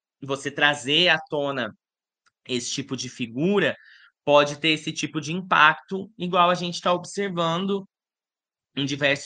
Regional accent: Brazil; mas principalmente enquanto brasileiros, pensar nessas questões de imigração para Portugal

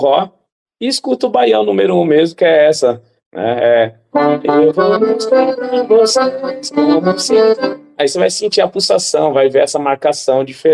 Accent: São Paulo, Brazil; Eu sou paulista, é que eu tenho sotaque porque minha família inteira é pernambucana. E eu convivo muito com um nordestino. Então meus pais são pernambucanos, eu e meus irmãos somos paulistas.

